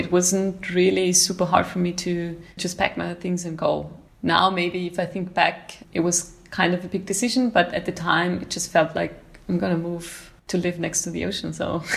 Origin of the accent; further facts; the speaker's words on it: Austria; I am from Austria and I was mostly working and living in Austria, but I changed and moved quite a lot of times actually in Austria